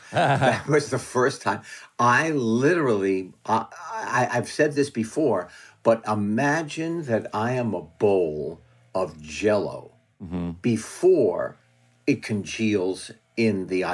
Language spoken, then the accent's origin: English; New York City, New York, United States; I said, hi … I'm from New York City, and I'm here to try out for the part of Fonzie